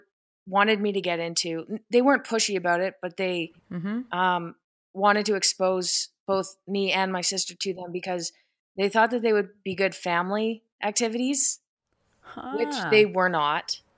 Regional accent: Calgary, Alberta, Canada; Okay, so basically, growing up in Calgary, Alberta, Canada, I was always completely obsessed with sports.

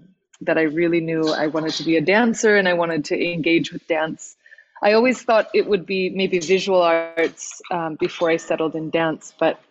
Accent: California, United States; I mean, I grew up in California.

